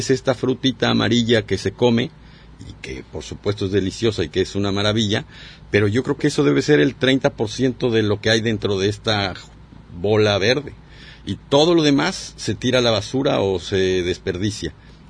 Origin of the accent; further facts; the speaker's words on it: Mexico City, Mexico; moved away; Yo soy del Distrito Federal.